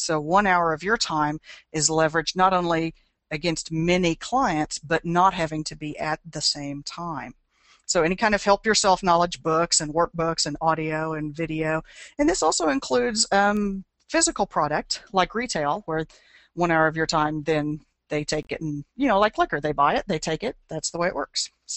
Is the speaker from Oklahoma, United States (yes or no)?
yes; Alva, Oklahoma, United States; in Alva, Oklahoma, which is my hometown